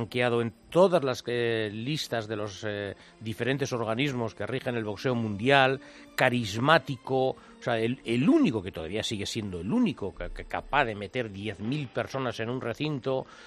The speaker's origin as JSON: {"language": "Spanish", "town": "Sestao", "region": "Basque Country", "country": "Spain", "said": "yo soy de Sestao. Ese es el... vamos, soy más verdinegro"}